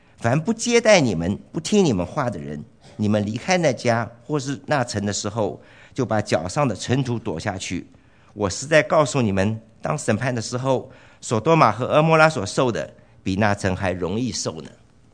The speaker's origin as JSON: {"language": "Chinese", "country": "Taiwan", "said": "我是从台湾来的"}